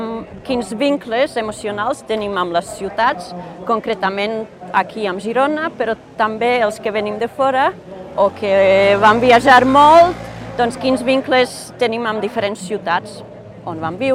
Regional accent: Slovakia; Catalan is a second language; moved away; also born or lived in Denmark; originàriament sóc eslovaca, però vinc de Dinamarca, on vaig viure molts anys i on vaig fer el doctorat

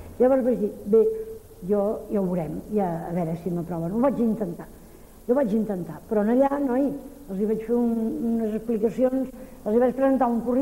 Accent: Barcelona, Catalonia, Spain; Jo sóc de Barcelona, i no és que renegui de la meva ciutat, que la trobo bonica, però invivible.

